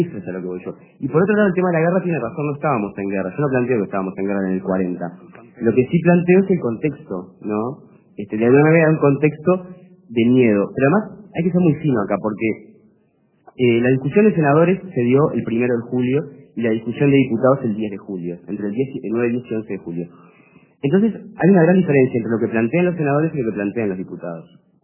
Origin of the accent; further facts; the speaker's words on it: Uruguay; Y me siento muy uruguayo.